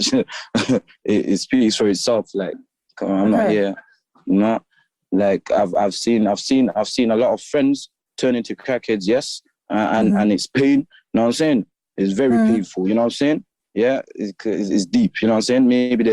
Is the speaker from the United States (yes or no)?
no; Gambia; Again, me, I come from Gambia with pride.